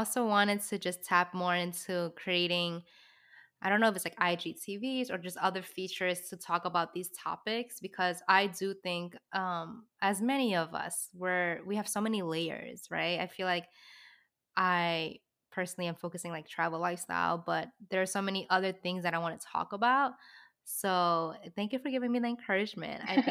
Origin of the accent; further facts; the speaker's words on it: New York, United States; I have so much love and pride for being a New Yorker